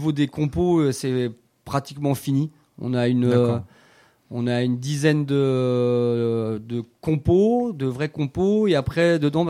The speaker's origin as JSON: {"language": "French", "region": "Île-de-France", "country": "France", "said": "Je vais monter vers chez moi en Seine-et-Marne."}